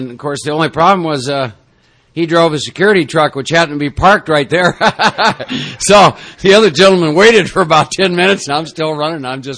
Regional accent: Iowa, United States; And I was born and raised in Iowa in the Midwest, and for prior to ever coming to New York City, I had formulated some belief systems about you all.

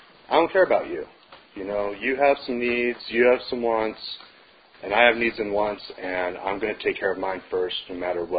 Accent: Denver, Colorado, United States; I am from Denver, Colorado.

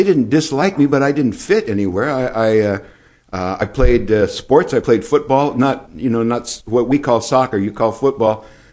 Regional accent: California, United States; I grew up in California. Everybody surfed.

